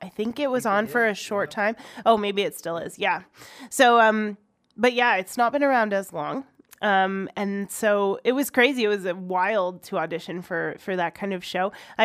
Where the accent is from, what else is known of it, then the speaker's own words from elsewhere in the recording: Ontario, Canada; I grew up in Ontario in the public school system. They did the bilingual anthem. Okay. And I also grew up in French immersion.